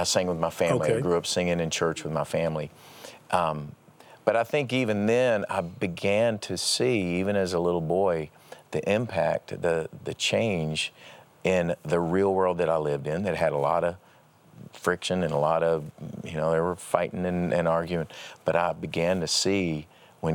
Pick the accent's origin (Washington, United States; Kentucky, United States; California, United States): Kentucky, United States; Paducah; I tell the story about growing up in Paducah, Kentucky, in a family that didn't really, you know, we grew up in the buckle of the Bible Belt